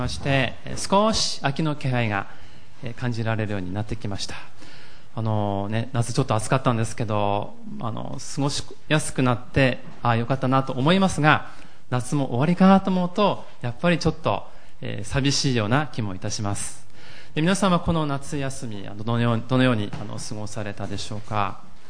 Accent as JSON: {"language": "Japanese", "region": "Yamagata", "country": "Japan", "tie": "born or raised there", "said": "私たち家族は、先週夏休みいただきまして、ふるさとの山形に来まして"}